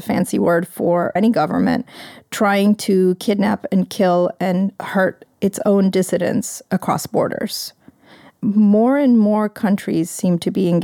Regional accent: Afghanistan; Well, I'm from Afghanistan

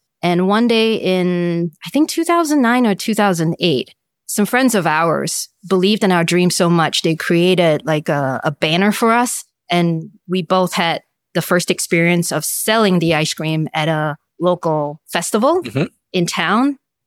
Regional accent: Singapore; But gratefully, born and raised in Singapore, educated there as well

